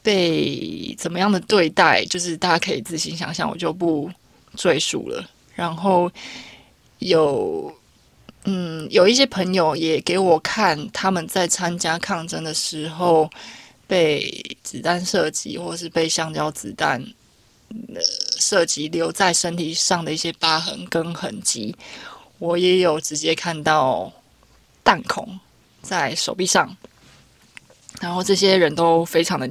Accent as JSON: {"language": "Chinese", "country": "Taiwan", "tie": "born there", "said": "如果我今天不是生在台湾，我是生在这个地区的话，我会变成什么样子？"}